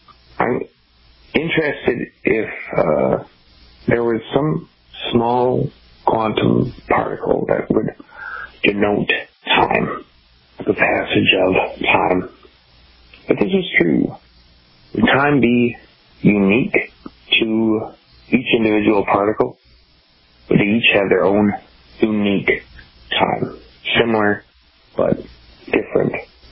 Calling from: New London, Minnesota, United States; I'm calling from New London, Minnesota.

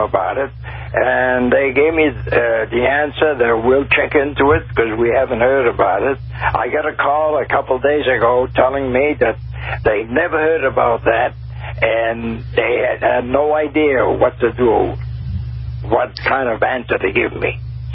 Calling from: Liverpool, Maine, United States; I'm from Liverpool, Maine, and there's about 3 feet of snow left on the ground out there.

